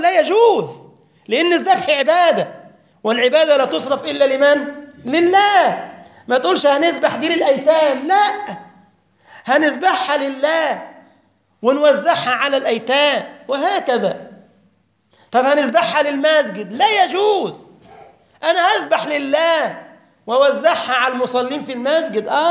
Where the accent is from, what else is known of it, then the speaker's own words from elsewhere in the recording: Egypt; السواقين عندنا في مصر يقول لك والطريق اللي أنا ماشي عليه ده، شرك بالله.